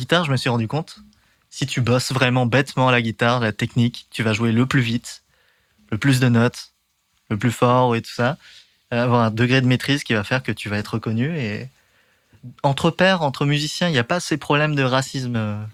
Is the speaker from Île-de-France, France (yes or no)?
no; Dernancourt, Hauts-de-France, France; Mais Picardie. Donc, mon enfance, c'est en Picardie. Donc, les champs, les vaches, l'air frais.